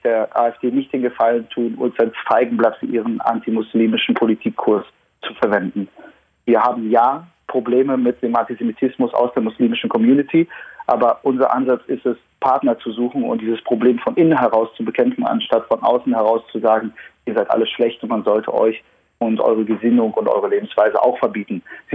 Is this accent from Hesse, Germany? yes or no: no; Berlin, Germany; Ich bin jüdisch, ich bin selbstbewusst, ich bin ein Berliner, ich bin ein Deutscher.